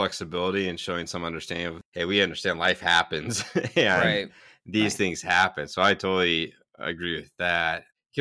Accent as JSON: {"language": "English", "region": "Idaho", "country": "United States", "lives_now": "New Jersey, United States", "said": "And maybe that's just because I'm from Idaho and this is nothing."}